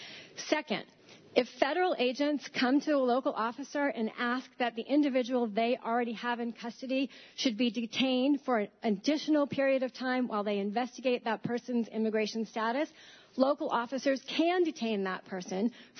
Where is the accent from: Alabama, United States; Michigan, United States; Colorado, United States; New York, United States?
New York, United States; Ithaca; I'm from Ithaca.